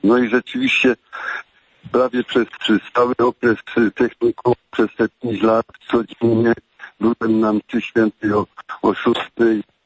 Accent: Chorzów, Silesian Voivodeship, Poland; Wychowywałem się w takiej robotniczej dzielnicy pod obywatorem. Kiedyś ta dzielnica nazywała się Hajduki Wielkie

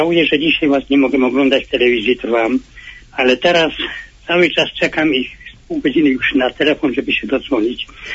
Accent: Galicia, Poland; bo ja pochodzę z południa Polski, w Galicji. Byliśmy pod zaborem austriackim.

